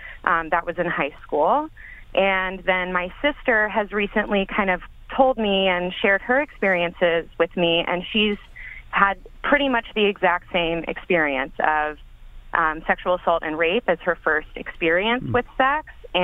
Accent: Texas, United States; now in New York, United States; So I'm from Texas originally. I've been living in New York. I went to school in upstate New York, and I've been in the tri-state area for the past, you know, 10 years or so.

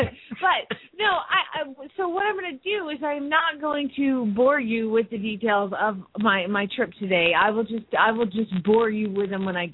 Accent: Phoenix, Arizona, United States; from Phoenix, Arizona

